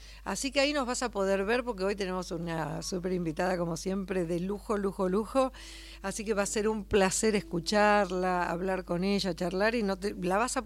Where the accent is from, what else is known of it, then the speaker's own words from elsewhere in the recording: Buenos Aires, Argentina; yo soy porteña y amo esta ciudad.